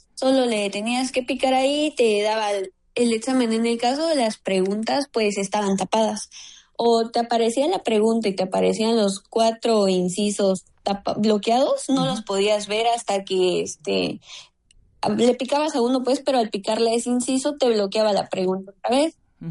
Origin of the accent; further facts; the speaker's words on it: Chiapas, Mexico; No, soy del estado de Chiapas.